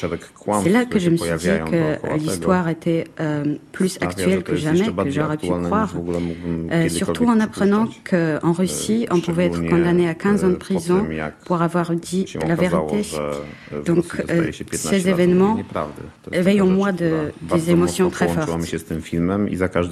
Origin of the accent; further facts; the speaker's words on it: Katowice, Silesian Voivodeship, Poland; Je viens de la ville de Katowice, où la loi martiale a commencé.